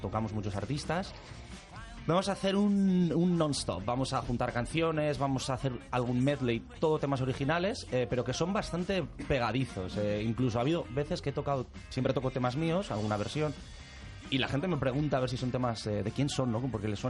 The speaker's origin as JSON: {"language": "Spanish", "town": "Bilbao", "region": "Basque Country", "country": "Spain", "moved": "yes", "lives_now": "Madrid, Spain", "said": "Yo no soy de Madrid, yo soy de Bilbao, vine hace 13 años a Madrid."}